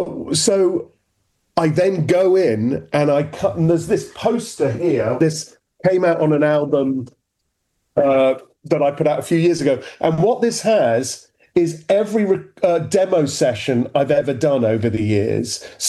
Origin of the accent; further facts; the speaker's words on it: England, United Kingdom; accent: English; now in United States; It didn't make sense to me to sing it with my English accent being English.